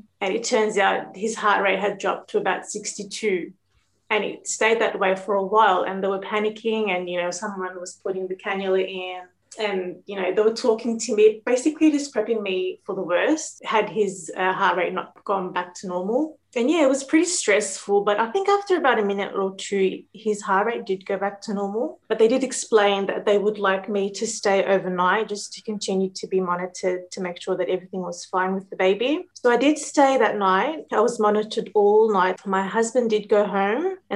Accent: Lebanon; now in Australia; Lebanon. We're from Lebanon.

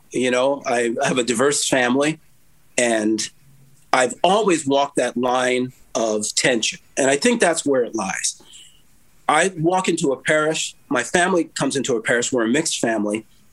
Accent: Scottsdale, Arizona, United States; also born or lived in Chicago / Wisconsin; now in California, United States; I was born in Chicago, grew up in Arizona, lived in Wisconsin. Now I'm California.

